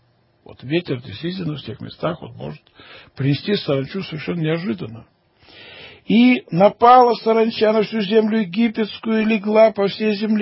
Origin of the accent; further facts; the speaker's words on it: Orekhovo-Zuyevo, Moscow Oblast, Russia; Мое детство проходило в Московской области, город Орехово-Зуево.